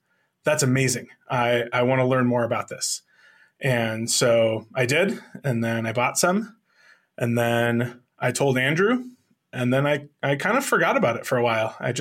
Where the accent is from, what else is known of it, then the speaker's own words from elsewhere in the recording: Singapore; I grew up in Singapore for a couple of years